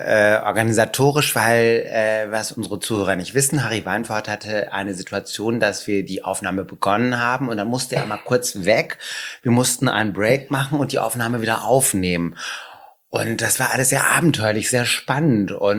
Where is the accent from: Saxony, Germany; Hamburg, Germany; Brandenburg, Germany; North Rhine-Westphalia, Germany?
Hamburg, Germany; als Hamburger